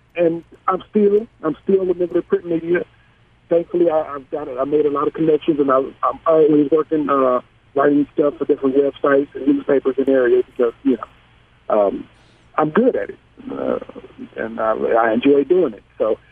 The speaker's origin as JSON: {"language": "English", "town": "Kansas City", "region": "Missouri", "country": "United States", "said": "I'm from Kansas City, the hood of Kansas City, Missouri. I was 39th Street near that Zarda factory with the big cow in front of it."}